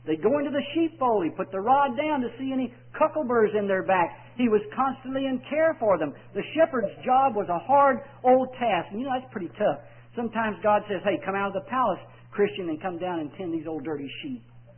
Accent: Texas, United States; I want to say little doggy because I'm from Texas

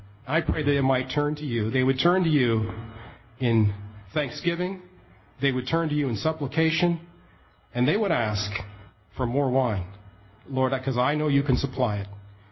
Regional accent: Maryland, United States; I'm from Maryland. I'm the son of alcoholic parents. I was raised in a cult.

